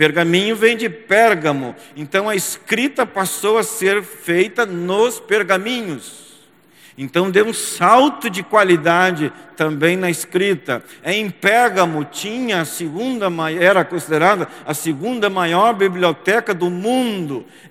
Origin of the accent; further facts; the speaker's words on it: São José dos Campos, São Paulo, Brazil; Eu venho de uma região que é assim. São José dos Campos, onde eu nasci, me criei, estudei, me casei, criei os meus filhos e também pastoreei. Está próximo de Aparecida